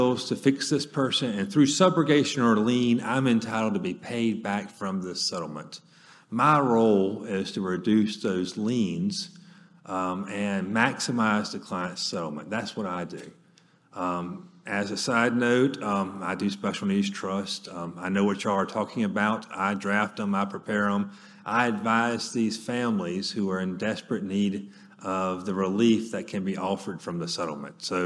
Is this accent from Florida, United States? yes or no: yes; Monticello, Florida, United States; I am from Monticello, Florida